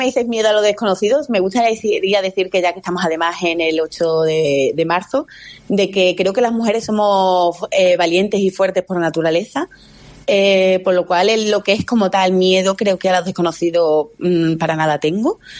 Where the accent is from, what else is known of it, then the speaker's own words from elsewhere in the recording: Almendralejo, Extremadura, Spain; por Almendralejo y a preocuparme por mi pueblo, no a confrontarme con nadie.